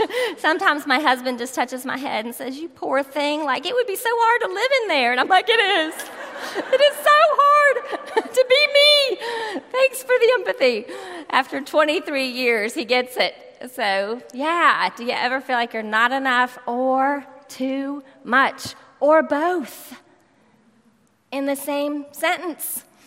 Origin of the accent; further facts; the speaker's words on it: Charlotte, North Carolina, United States; So I am from Charlotte, North Carolina. So didn't take me long to get here today.